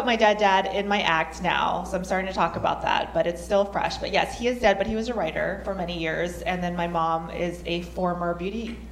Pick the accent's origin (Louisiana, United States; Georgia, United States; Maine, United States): Louisiana, United States; New Orleans; I was born and raised on the West Bank at the Edward Aber Hospital, which is now then a Navy hospital, and now a defunct hospital.